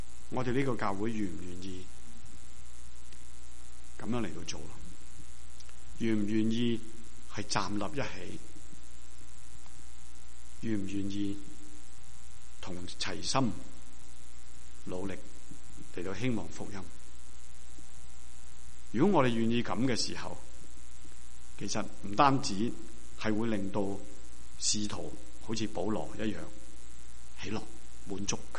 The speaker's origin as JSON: {"language": "Chinese", "region": "Guangdong", "country": "China", "said": "即是等于我们广东人呢骂人骂得很劲的时候呢"}